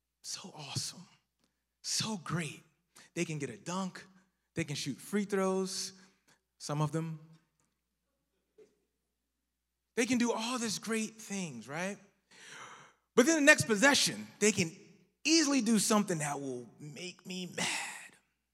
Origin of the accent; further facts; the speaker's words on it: Philadelphia, Pennsylvania, United States; But I'm from Philly, so I'm a big 76ers fan.